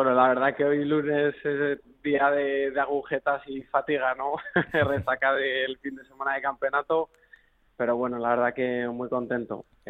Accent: Zaragoza, Aragon, Spain; este último año me ha negligido como deportista aragonés y es algo que me apena, porque al final estamos intentando representar a Zaragoza, concretamente a Aragón y a España

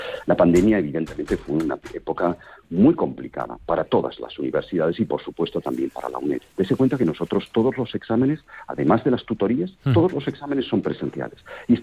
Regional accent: Huesca, Aragon, Spain; moved away as an adult; now in Madrid, Spain; Y me siento muy orgulloso, muy, muy orgulloso. Yo soy de Huesca, llevo ya 33 años viviendo en Madrid, pero toda mi familia, la de mi mujer y la mía, viven en Huesca.

